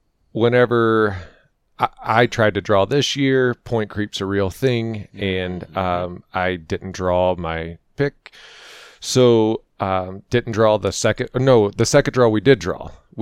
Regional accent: Florida, United States; I grew up in Florida.

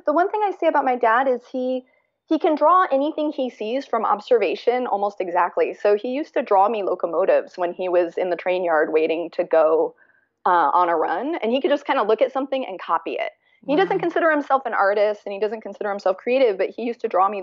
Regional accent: Cleveland, Ohio, United States; She's back in Ohio. I grew up in Cleveland, Ohio, and she's back there.

